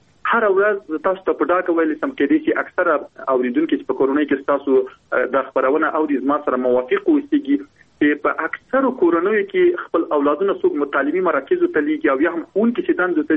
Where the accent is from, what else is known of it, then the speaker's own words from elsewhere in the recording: Logar, Afghanistan; زه خپله د لوګر ولایت یم،